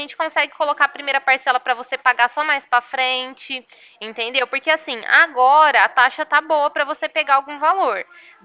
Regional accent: Ribeirão Preto, São Paulo, Brazil; eu sou daqui de Ribeirão

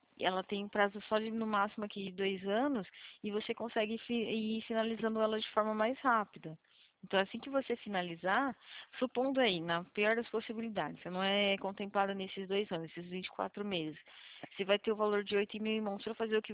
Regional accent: Campinas, São Paulo, Brazil; Eu sou aqui do interior, de Campinas, da região aqui de São Paulo.

